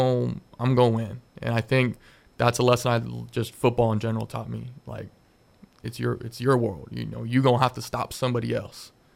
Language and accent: English; Philippines; In terms of another favorite athlete, as a Filipino, I gotta say Manny Pacquiao.